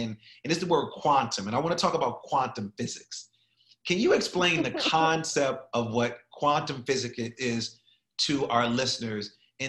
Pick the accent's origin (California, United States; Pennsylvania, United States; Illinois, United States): Illinois, United States; Chicago; also born or lived in Minneapolis; we both are from the Midwest. Shout out to the Midwest. I'm from Chicago, Minneapolis.